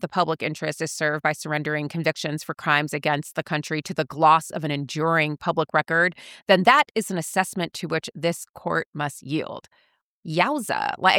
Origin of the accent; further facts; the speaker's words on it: Florida, United States; I'm not of Florida. I'm just from Florida.